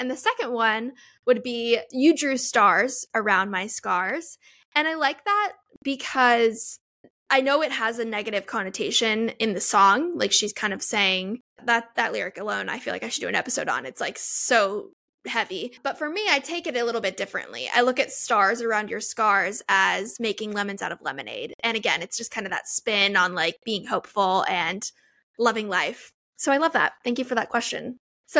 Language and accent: English; California, United States; also born or lived in Florida; Being that I grew up in Southern California and Central Florida, I have never not lived for like the majority of my life within a 40-minute drive of Disney.